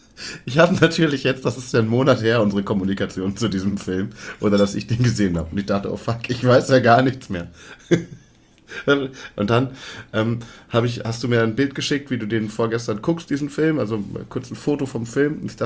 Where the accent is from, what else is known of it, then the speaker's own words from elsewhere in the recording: Leer, Lower Saxony, Germany; Ich meine, wir kommen ja beide aus Leer in Ostfriesland. Das ist ja nun mal teilweise bis zu einem Meter unter Meeresspiegel.